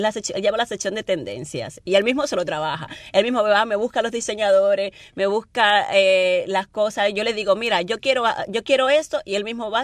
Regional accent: Cuba; estoy esperando mi carnet como cubana.

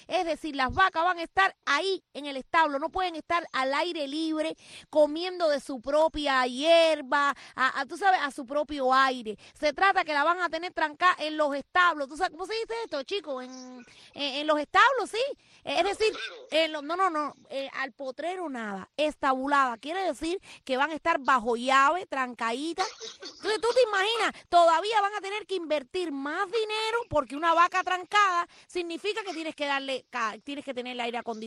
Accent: Cuba; somos cubanos estabulados

